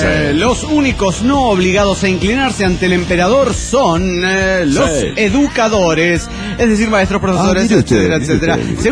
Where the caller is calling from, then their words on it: Calchaquí, Santa Fe, Argentina; de Calchaquí, Santa Fe, Argentina.